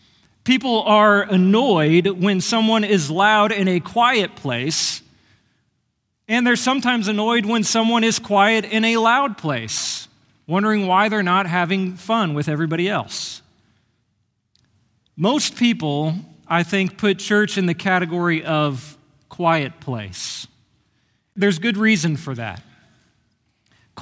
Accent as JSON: {"language": "English", "country": "United States", "tie": "born or raised there", "said": "I grew up near Kansas City. I've been to a lot of Chiefs games since moving to Oklahoma 8 years ago."}